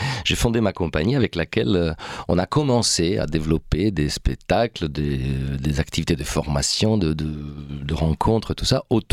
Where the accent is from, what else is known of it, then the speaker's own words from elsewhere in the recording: Italy; French is a second language; now in France; moi, je suis italien et j'ai commencé le théâtre en Italie.